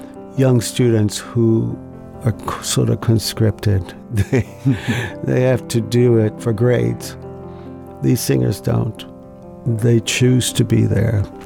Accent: Jamaica; My background is I grew up in Jamaica.

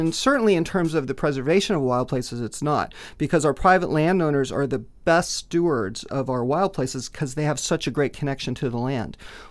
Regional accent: Kansas, United States; born there; because even though I was born in Kansas and I was in love with the American wilderness

